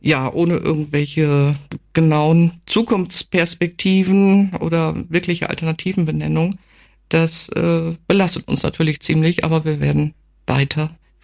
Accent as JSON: {"language": "German", "town": "Wilhelmshaven", "region": "Lower Saxony", "country": "Germany", "said": "ich komme aus Wilhelmshaven"}